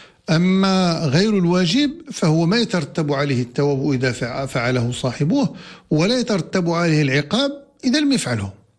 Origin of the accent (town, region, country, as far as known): Morocco